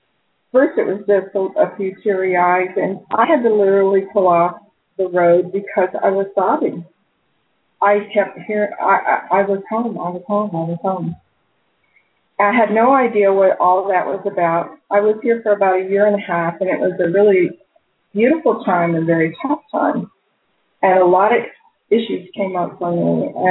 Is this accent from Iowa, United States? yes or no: no; Kansas, United States; also born or lived in California; Well, at first, I was living in California. I grew up in Kansas. I was born in Kansas.